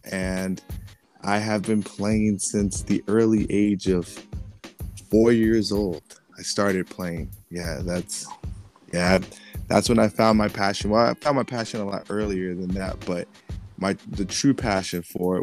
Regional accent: Pasadena, California, United States; also born or lived in Chino Hills / Ontario; now in Los Angeles, United States; But born and raised in Pasadena, I moved to the IE, grew up in Chino Hills for a little bit, then a little bit of Ontario, then back to Pasadena. And now I reside in L.A. So I'm a Los Angeles native, I would consider myself.

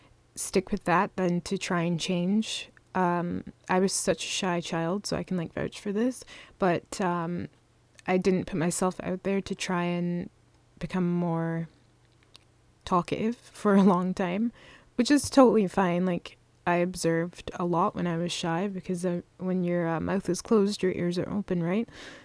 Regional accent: Scotland, United Kingdom; accent: hybrid of Scottish and Canadian; I grew up in Scotland, and so my accent is a very weird hybrid of Scottish and mostly Canadian, so that's why I sound kind of funny.

